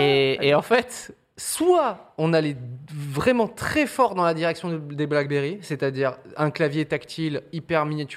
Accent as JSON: {"language": "French", "country": "Monaco", "tie": "born there", "said": "je suis né à Monaco, j'ai vécu le Grand Prix tous les ans."}